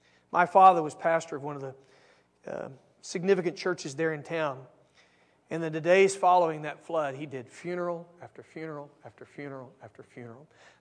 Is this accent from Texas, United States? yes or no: yes; New Braunfels, Texas, United States; In 1970, in my hometown, New Braunfels, Texas, there was a rainstorm that took place.